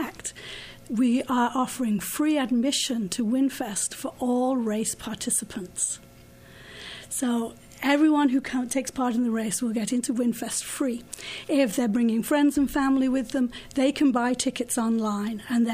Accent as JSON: {"language": "English", "region": "Massachusetts", "country": "United States", "said": "Actually, a little east of Boston."}